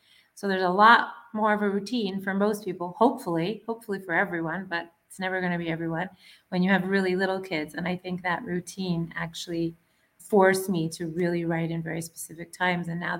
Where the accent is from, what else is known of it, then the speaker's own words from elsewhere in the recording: Ottawa, Ontario, Canada; also born or lived in Johannesburg, South Africa; now in Israel; I'm originally from Ottawa, Canada. That's where I grew up. But I've been living here in Israel for, I don't know, a long time, more than 20 years, probably more.